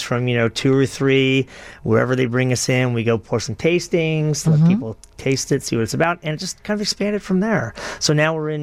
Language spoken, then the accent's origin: English; Chicago, Illinois, United States; You know, Chicago is my home. I've been up near the Music Box for about 20 years now.